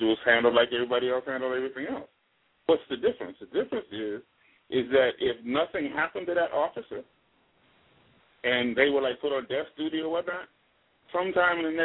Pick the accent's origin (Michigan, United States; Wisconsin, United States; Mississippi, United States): Michigan, United States; Detroit; When I was growing up in Detroit during the 60s, the Detroit riot was the worst of all of them.